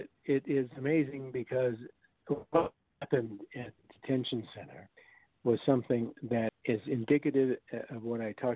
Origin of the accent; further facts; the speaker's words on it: Denver, Colorado, United States; I must tell you that I grew up in Denver. My parents were blue-collar workers.